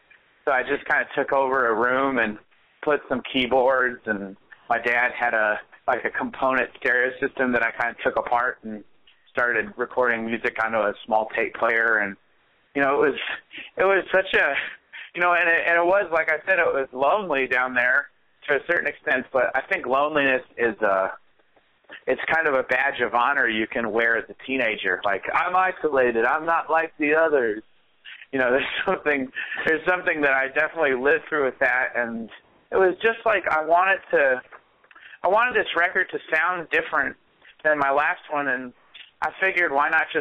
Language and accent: English; Goshen, Indiana, United States; I've said it before, but I think growing up in Goshen was beneficial to me because there was a lack of a scene, really.